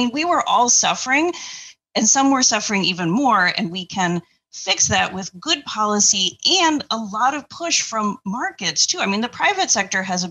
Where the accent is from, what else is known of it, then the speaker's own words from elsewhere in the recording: Indiana, United States; So, yeah, no, I grew up in Indiana. I'm not a political person.